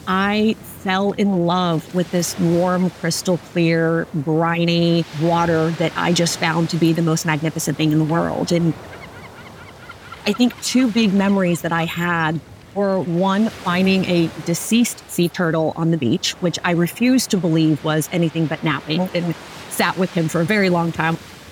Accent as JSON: {"language": "English", "town": "Warsaw", "region": "Masovian Voivodeship", "country": "Poland", "tie": "born there", "second_language": "English", "said": "So I was born in Warsaw, Poland"}